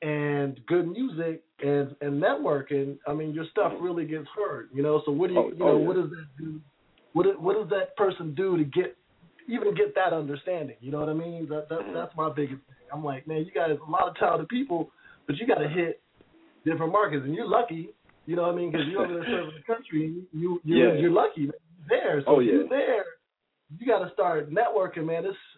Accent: Los Angeles, California, United States; I lived there for a while, but I'm from Los Angeles. You know, I'm a typical African-American kid. You know what I mean? I'm 25 years old.

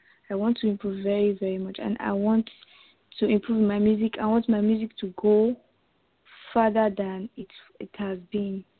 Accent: Nigeria; I'm from Nigeria.

